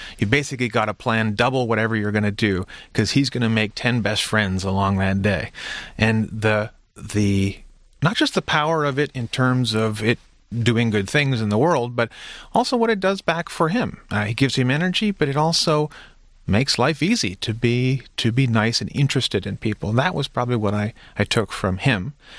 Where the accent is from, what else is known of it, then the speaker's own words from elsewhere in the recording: Toronto, Ontario, Canada; also born or lived in Vancouver / Montreal; As a Canadian, so as a proud Canadian, I've been on all coasts. So I grew up mostly in Toronto. That was home base. But also grew up a bit in Vancouver and in Montreal.